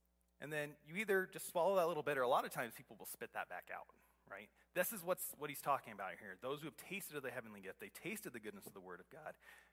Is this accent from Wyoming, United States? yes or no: yes; Sheridan, Wyoming, United States; I grew up in Sheridan, and my dad was a general manager of a car dealership there.